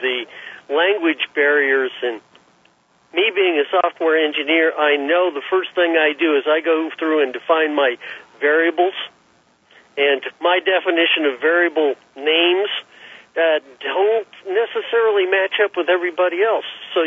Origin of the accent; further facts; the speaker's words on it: Enid, Oklahoma, United States; Oh, well, first of all, I grew up in Enid.